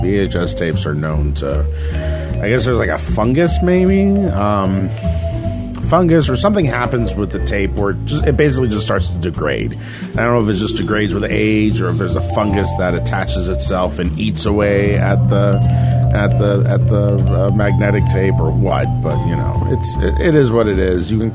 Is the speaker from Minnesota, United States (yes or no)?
yes; Minnesota, United States; I'm from Minnesota. I got a cold.